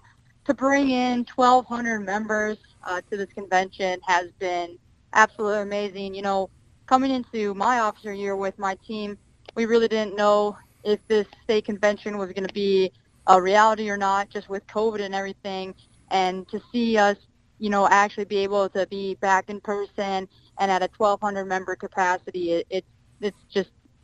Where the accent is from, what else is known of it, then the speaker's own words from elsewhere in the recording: Forbes, North Dakota, United States; obviously. I come from Forbes originally, Forbes, North Dakota.